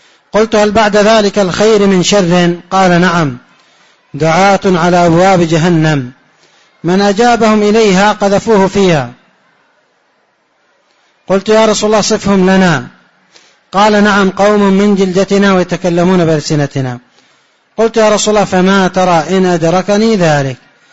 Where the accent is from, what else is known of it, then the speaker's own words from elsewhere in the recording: Yemen; يعني بعض اللهجات عندنا في اليمن هكذا يقول